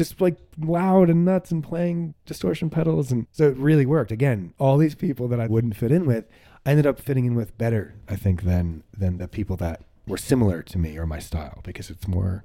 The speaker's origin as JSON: {"language": "English", "region": "New Jersey", "country": "United States", "tie": "born or raised there", "said": "One of the other people was from my hometown in New Jersey that I grew up in."}